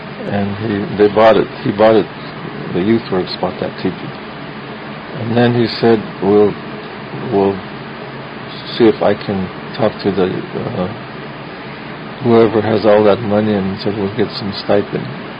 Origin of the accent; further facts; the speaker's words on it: United States; first language Lakota; English is a second language; Like me, my first language Lakota and my second language English.